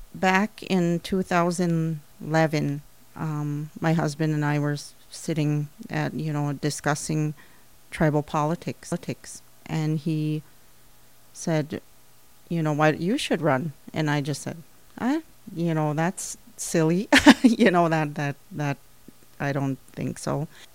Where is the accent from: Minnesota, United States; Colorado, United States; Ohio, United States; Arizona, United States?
Minnesota, United States; Nett Lake; also born or lived in Cook; I was born and raised on the Knit Lake Reservation. I was born in Cook, Minnesota, to … of Knit Lake. I lived all my youth in Knit Lake.